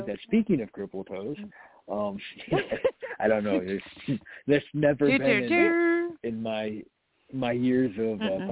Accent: Florida, United States; Well, you know, so I grew up in Florida, so, like, even during the winter, I'll wear shorts and no socks and shoes.

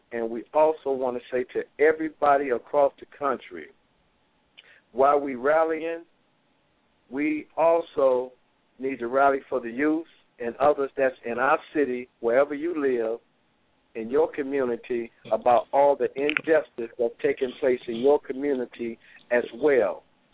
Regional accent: Detroit, Michigan, United States; just last week, a young baby got killed in Detroit, Michigan, in my hometown.

